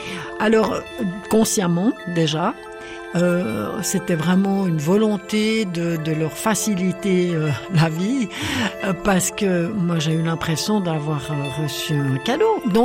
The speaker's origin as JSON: {"language": "French", "country": "Switzerland", "accent": "Swiss", "said": "les Français, en tout cas, quand ils m'entendent parler, ils rient plutôt, parce qu'ils disent que j'ai l'accent suisse, comme ils disent."}